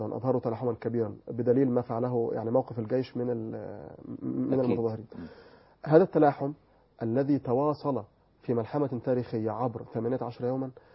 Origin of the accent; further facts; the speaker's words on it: Egypt; علينا جميعا كمصريين